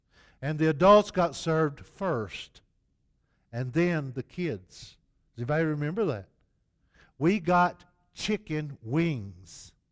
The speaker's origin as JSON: {"language": "English", "region": "Southeast", "country": "United States", "tie": "born or raised there", "said": "And I remember growing up in the Southeast where that was still, 50 years ago now, that was the norm"}